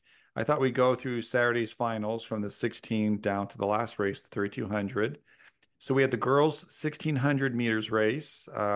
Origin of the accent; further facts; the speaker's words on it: California, United States; I grew up in California